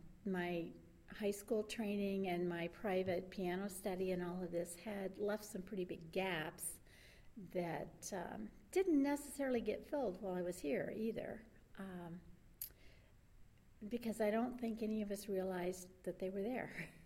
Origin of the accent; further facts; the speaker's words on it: St. Joseph, Missouri, United States; also born or lived in Kansas City; Well, I was born in Kansas City. I was raised in St. Joseph, Missouri.